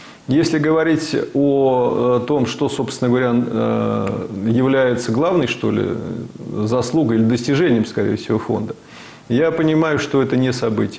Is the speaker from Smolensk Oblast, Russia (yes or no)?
no; Ryazan, Ryazan Oblast, Russia; born there; Я родился в Рязани.